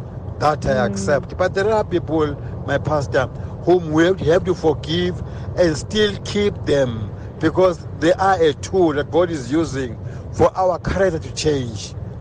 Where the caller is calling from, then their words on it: Krugersdorp, Gauteng, South Africa; I'm calling you from Kagiso in Krugersdorp.